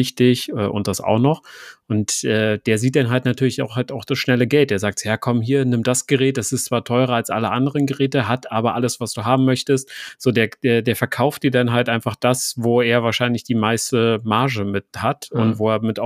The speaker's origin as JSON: {"language": "German", "region": "Berlin", "country": "Germany", "said": "Also ich komme aus dem Osten von Berlin, also Biesdorf, das ist Marzahn-Hellersdorf, so die südliche Ecke davon."}